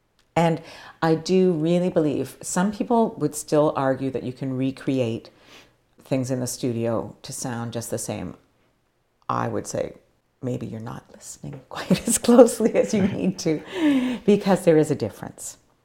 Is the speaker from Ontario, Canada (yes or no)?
yes; Toronto, Ontario, Canada; a sheltered little girl growing up in Toronto in the late 50s, early 60s